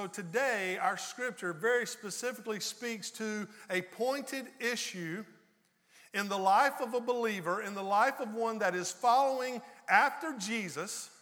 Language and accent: English; the South, United States; You know, growing up in the South, I think that would have translated to mind your own business.